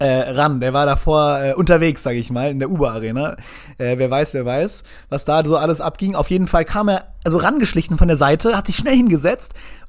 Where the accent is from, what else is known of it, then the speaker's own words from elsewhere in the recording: Freiburg, Baden-Württemberg, Germany; obwohl ich als Freiburger natürlich etwas kritisch gegenüber dem VfB bin